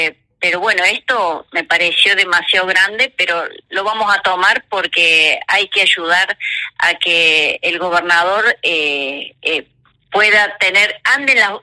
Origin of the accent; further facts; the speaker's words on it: Santa Fe, Argentina; primero que soy orgullosa de ser del departamento de San Justo